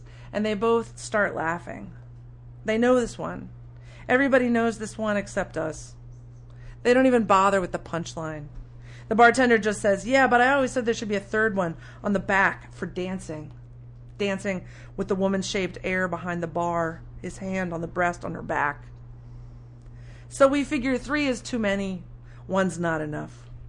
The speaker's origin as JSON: {"language": "English", "town": "Alexandria", "region": "North Carolina", "country": "United States", "tie": "born or raised there", "said": "I grew up in Alexandria, North Carolina, and I had to go to San Francisco to be, like, for real gay-bashed."}